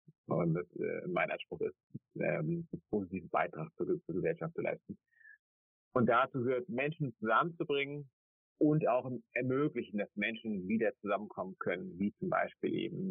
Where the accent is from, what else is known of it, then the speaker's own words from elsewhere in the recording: Hamburg, Germany; aber wir kommen eben aus Hamburg, auch Hamburg Downtown.